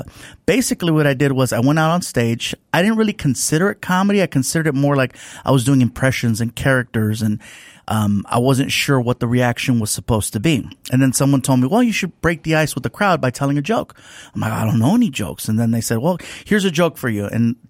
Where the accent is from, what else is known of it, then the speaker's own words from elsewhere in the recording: Long Beach, California, United States; also born or lived in San Diego; Single parent, the last of six kids, born in San Diego, but grew up in Long Beach. So from second grade until I graduated from high school, it was Long Beach